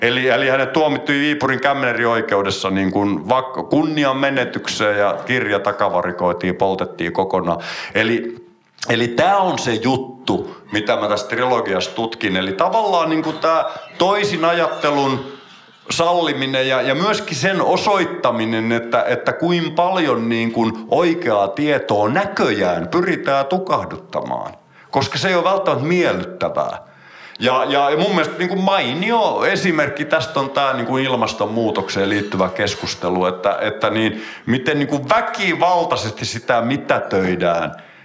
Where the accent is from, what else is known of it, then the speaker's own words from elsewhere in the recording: Turku, Southwest Finland, Finland; Ja vain 300 vuotta sitten Turussa, kotikaupungissani.